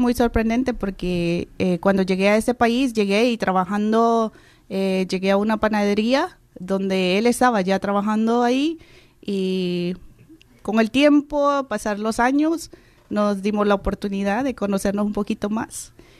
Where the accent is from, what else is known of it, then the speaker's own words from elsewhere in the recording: El Salvador; Soy salvadoreña.